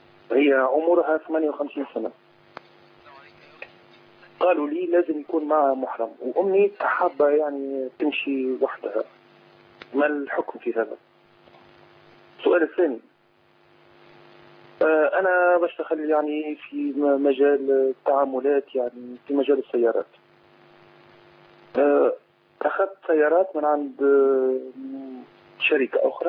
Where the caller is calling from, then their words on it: Algeria; من الجزائر.